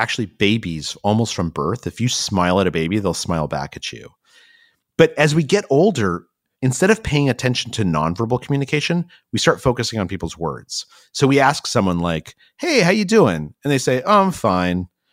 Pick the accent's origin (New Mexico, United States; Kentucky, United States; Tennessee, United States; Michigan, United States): New Mexico, United States; Albuquerque; Like, I just told you so much about myself simply by telling you what I liked about growing up in Albuquerque.